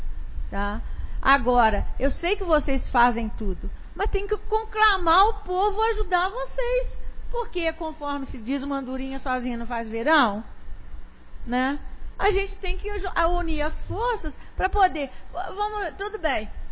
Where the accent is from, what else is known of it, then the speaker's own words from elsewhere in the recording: Bicas, Minas Gerais, Brazil; E eu sou filha de Bicas, cresci, nasci aqui, comerciante em Bicas, trabalhei demais.